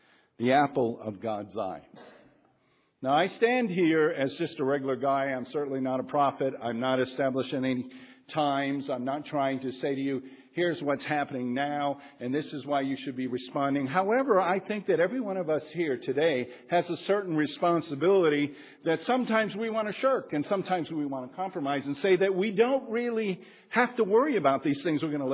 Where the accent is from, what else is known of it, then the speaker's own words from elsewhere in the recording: Estancia, New Mexico, United States; I'm from Estancia, New Mexico, if you don't know.